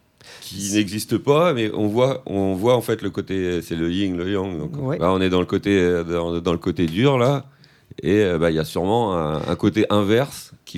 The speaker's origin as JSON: {"language": "French", "region": "Brittany", "country": "France", "said": "Moi, je sais que je viens de la Bretagne."}